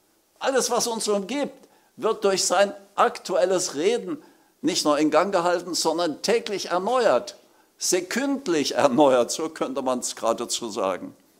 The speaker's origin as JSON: {"language": "German", "town": "Leipzig", "region": "Saxony", "country": "Germany", "said": "Ich weiß noch, wie ich 1990, kurz nach der Wende, in Leipzig war, ich komme aus Leipzig"}